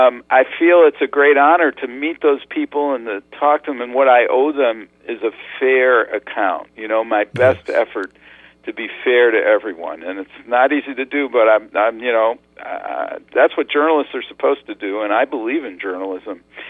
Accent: Rochester, New York, United States; I grew up in Rochester, New York, and I liked stories

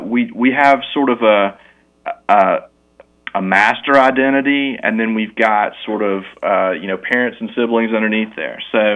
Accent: Augusta, Georgia, United States; I grew up in Augusta, and I went to Augusta College and graduated from Augusta State University.

